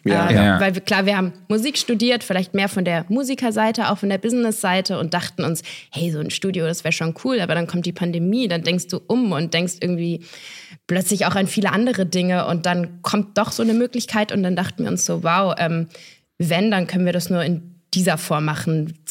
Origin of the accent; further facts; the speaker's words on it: Southern Germany, Germany; in meiner Heimat im Süden von Deutschland